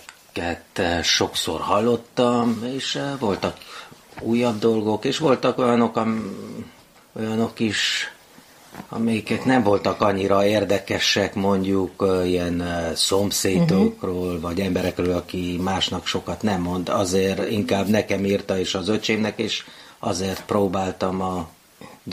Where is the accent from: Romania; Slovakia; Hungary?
Romania; Carei, Satu Mare County; Igen, én Nagy Károlyba születtem. Igen, de nem a kastélyban, hanem a kórházban.